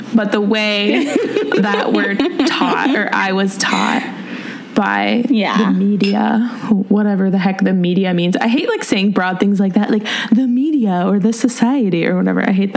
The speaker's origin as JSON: {"language": "English", "town": "San Diego", "region": "California", "country": "United States", "said": "And I wanted to wear a bikini because I'm from San Diego"}